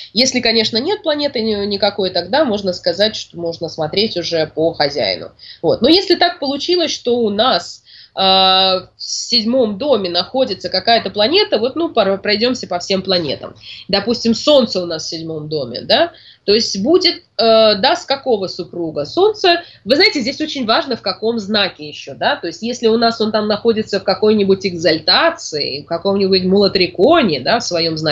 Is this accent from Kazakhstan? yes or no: no; Caucasus, Russia; я с Кавказа, да, то есть это даже культурно-этнически уже другой совершенно район